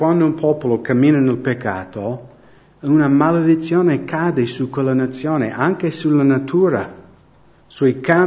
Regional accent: United States; Italian is a second language; io sono americano, sono pastore della Chiesa Evangelica di Montebelluna.

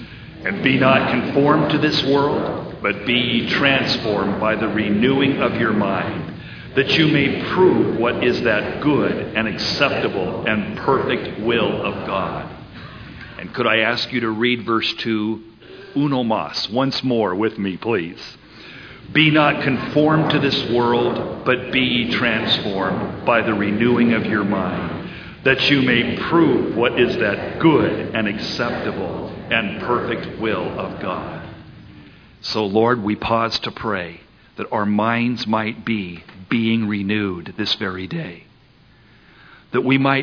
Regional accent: San Jose, California, United States; But I grew up in California. I was raised in San Jose, and I came down to Southern California after I finished high school to attend Biola University.

